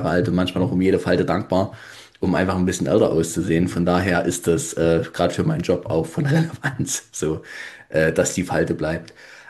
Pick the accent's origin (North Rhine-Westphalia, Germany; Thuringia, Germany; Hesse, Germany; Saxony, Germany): Saxony, Germany; Nossen; in meiner Heimatstadt Nossen